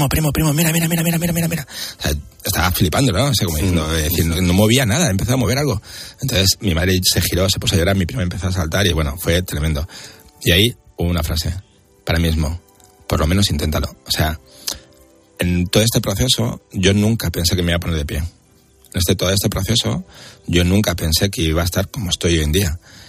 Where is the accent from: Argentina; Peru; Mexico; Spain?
Spain; somos españoles